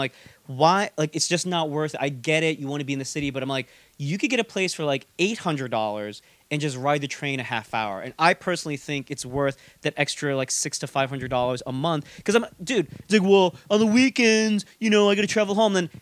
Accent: New York, United States; moved away as an adult; now in Los Angeles, United States; But I grew up in New York my entire life, so I did decades of New York winter. So with no comparison, I was fine with it. But after I moved to LA, like, I was just like, I ain't going back.

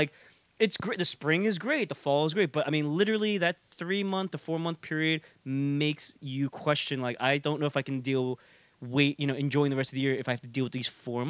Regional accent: New York, United States; moved away as an adult; now in Los Angeles, United States; But I grew up in New York my entire life, so I did decades of New York winter. So with no comparison, I was fine with it. But after I moved to LA, like, I was just like, I ain't going back.

